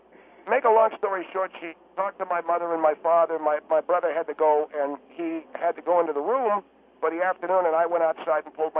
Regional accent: Buffalo, New York, United States; She lived across the street from us. We grew up in the Buffalo, New York area, Mr. Henry.

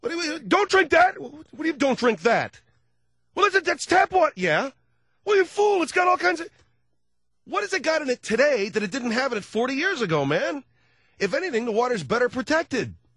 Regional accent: California, United States; I grew up on California.

